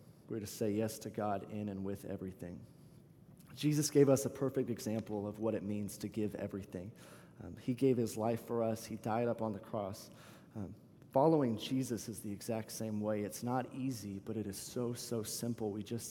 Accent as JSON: {"language": "English", "region": "Texas", "country": "United States", "said": "I'm from Texas and love Texas, but Houston, Houston is a fun place to be."}